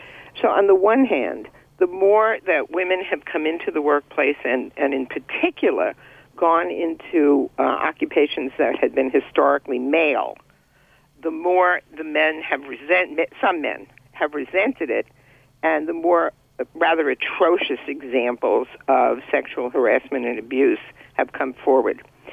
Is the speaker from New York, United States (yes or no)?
yes; Bronx, New York, United States; growing up in the Bronx, was subject to my fair share of them